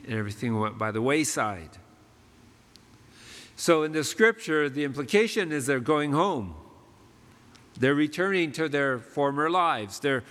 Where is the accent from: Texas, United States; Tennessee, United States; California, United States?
California, United States; Altadena; And my wife said, oh, we're from Altadena too.